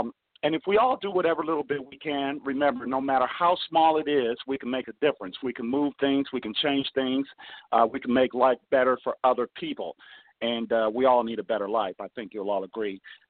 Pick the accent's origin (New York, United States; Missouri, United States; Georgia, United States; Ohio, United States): Ohio, United States; now in Florida, United States; I'm from Ohio originally, and everybody's like down here in Florida. They just hug themselves when I say Ohio.